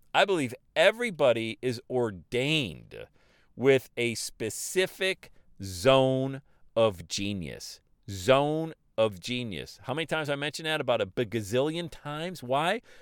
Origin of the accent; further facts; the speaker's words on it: Bradford, Pennsylvania, United States; accent: Western New York; I was raised in the great city of Bradford, Pennsylvania. Still got a little bit of that Western New York accent.